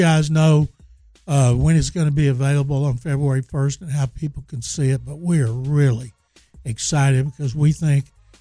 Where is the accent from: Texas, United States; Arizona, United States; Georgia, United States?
Texas, United States; Waco; I grew up in Texas in Waco, and I knew there was an all black high school conference